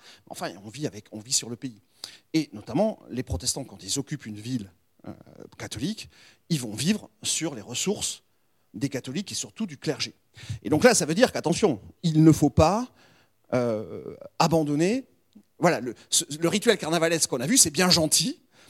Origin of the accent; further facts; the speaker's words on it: Lyon, Auvergne-Rhône-Alpes, France; Mais enfin, moi, je suis de Lyon